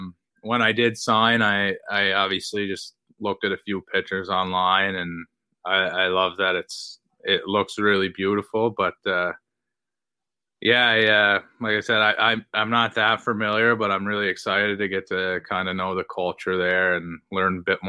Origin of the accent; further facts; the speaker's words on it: Cape Breton, Nova Scotia, Canada; And I'm from Cape Breton, and a lot of connection there. And I just heard it's very similar to home